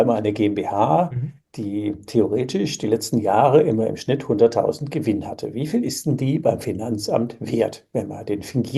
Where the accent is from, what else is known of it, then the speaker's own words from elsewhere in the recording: Koblenz, Rhineland-Palatinate, Germany; wir kommen ja beide aus dem Rheinland, du aus Bacharach und ich aus Koblenz, also wir könnten noch so ein bisschen rheinländisch, ich kann ja auch relativ gut Kölsch